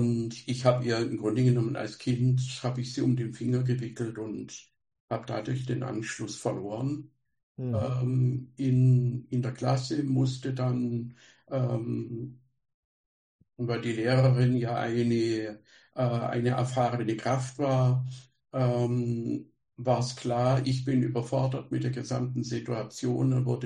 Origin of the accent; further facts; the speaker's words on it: Germany; Also ich bin am Bodensee aufgewachsen und bin von Schule zu Schule gefahren.